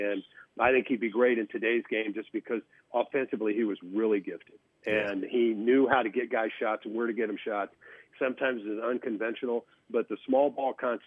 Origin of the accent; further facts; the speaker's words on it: Indiana, United States; also born or lived in Wisconsin; Having grown up in Indiana, so the Midwest is more in my roots anyway.